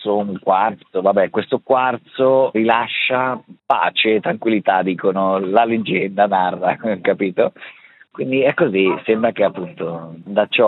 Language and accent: Italian; Melide, Ticino, Switzerland; now in Menorca, Spain; representing, sono di Melide, Swiss Miniature, nada, già sono... 7-8 anni che vivo qua a Minorca, sono qua a Minorca